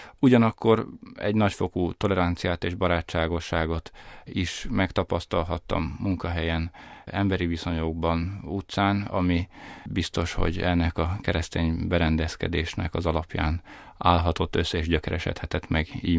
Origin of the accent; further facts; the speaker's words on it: Sopron, Győr-Moson-Sopron, Hungary; nagyon boldogok vagyunk, hogy sikerült szülővárosunkban mindkettőnknek elhelyezkedni.